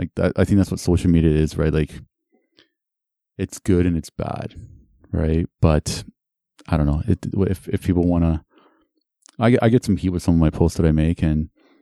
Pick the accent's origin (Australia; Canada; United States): Canada; I'm like, I'm from Canada, bro.